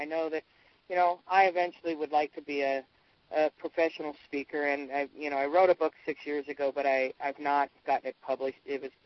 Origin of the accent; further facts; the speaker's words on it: Missoula, Montana, United States; I'm from Missoula, Montana